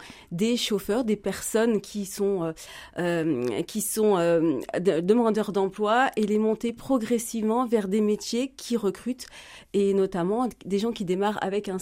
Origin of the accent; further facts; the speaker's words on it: Roanne, Auvergne-Rhône-Alpes, France; j'ai 52 ans, je suis originaire de Roanne, j'ai un fils